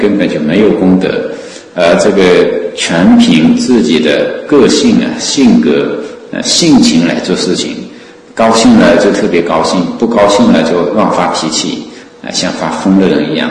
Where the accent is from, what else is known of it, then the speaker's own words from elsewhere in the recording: China; 我们中国人有句话讲，坐井观天啊